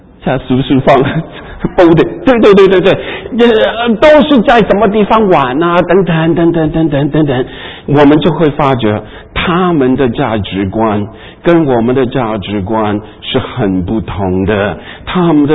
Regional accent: China; moved away as an adult; now in United States; 我们中国人，我们中国人的传统是叫我们节俭的，对不对？对不对？对不对？哇，但是来了美国，多么的浪费

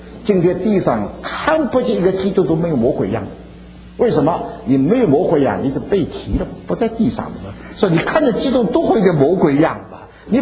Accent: Ningbo, Zhejiang, China; 但是我没有办法，我是个宁波人的，还不光是声音粗了，常常是骂人的了。

